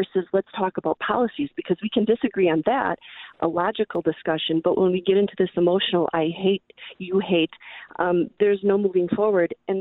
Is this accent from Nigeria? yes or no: no; Wisconsin, United States; And I grew up in Northeast Wisconsin, and over the years, I'm still in touch with many, many people there.